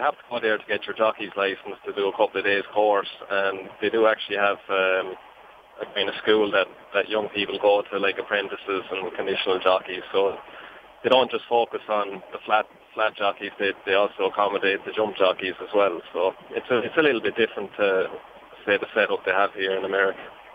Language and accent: English; Ireland; grew up in Ireland, and myself with horses from a very young age.